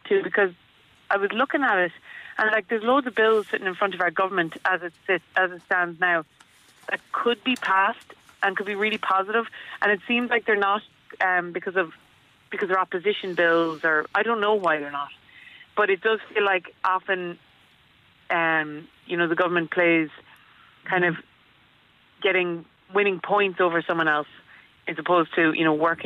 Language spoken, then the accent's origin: English; Achill, Connacht, Ireland; So I'm from Achill, as you were saying, and I grew up here.